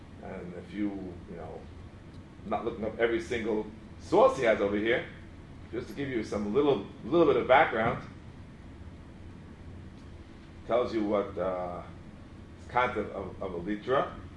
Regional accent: Arizona, United States; When I was growing up in Arizona, they had lirot.

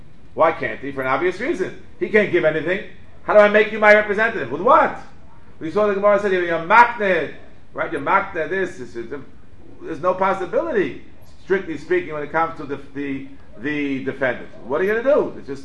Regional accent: New York City, New York, United States; We're not from Morocco. We're from New York City, which is maybe a little, Fez is also pretty cosmopolitan.

